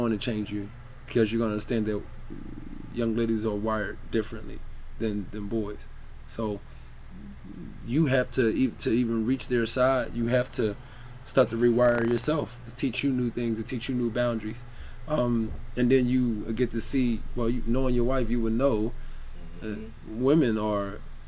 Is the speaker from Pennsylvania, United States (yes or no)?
yes; Philadelphia, Pennsylvania, United States; I moved from Germantown. I was in North Philadelphia. Like, I was raised up in North Philadelphia.